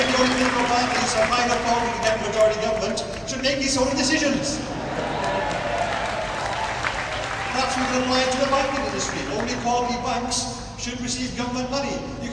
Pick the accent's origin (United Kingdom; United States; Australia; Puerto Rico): United Kingdom; Wales; our Prime Minister David Cameron, which as a Welsh person, that still makes me gag slightly to say that.